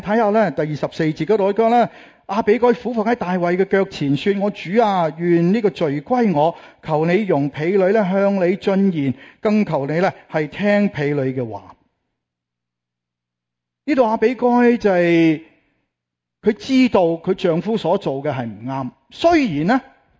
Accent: China; 我们中国人呢就比较少做一点

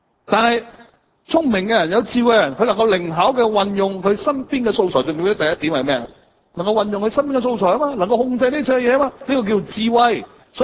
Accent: Guangdong, China; 我們廣東人很難明白的

